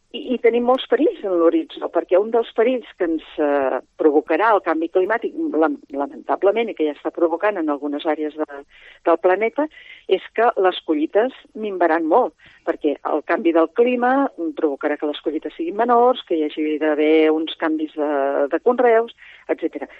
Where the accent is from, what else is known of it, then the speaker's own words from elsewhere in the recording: Catalonia, Spain; per exemple, a la meva comarca, la Segarra